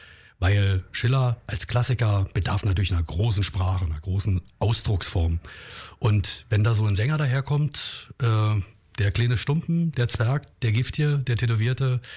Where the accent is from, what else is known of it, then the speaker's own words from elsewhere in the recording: Berlin, Germany; accent: Berlin dialect; Ich konnte also selbst sein mit meiner Art zu sprechen, mit meinem Berliner Dialekt.